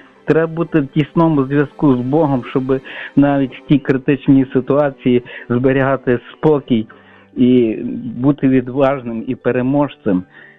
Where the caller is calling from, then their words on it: Lviv, Lviv Oblast, Ukraine; я зі Львова, і дуже люблю вашу передачу.